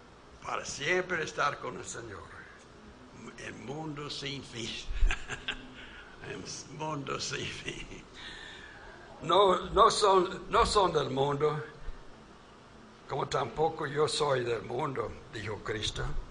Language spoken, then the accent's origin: Spanish; Yucatán, Mexico; moved away; Yo vine acá hace 53 años, ¿verdad? Pero yo soy yucatejano